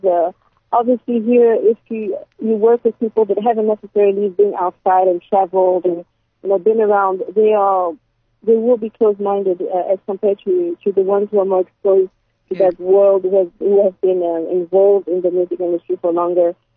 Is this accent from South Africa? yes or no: yes; South Africa; moved away; I grew up in South Africa. I moved since 89.